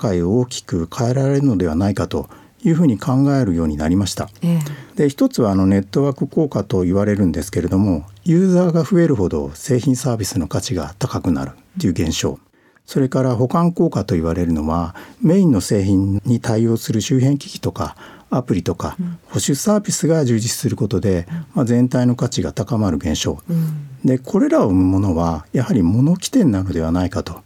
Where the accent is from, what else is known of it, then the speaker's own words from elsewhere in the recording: Yamaguchi, Japan; 山口県の出身です。